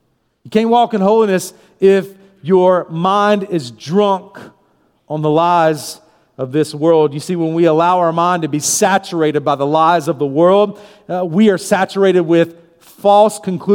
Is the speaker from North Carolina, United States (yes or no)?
no; Florida, United States; You know, I grew up in Florida, as Pastor said, and I'm in North Florida, a town of 600 people is where I grew up, in a real, real small area.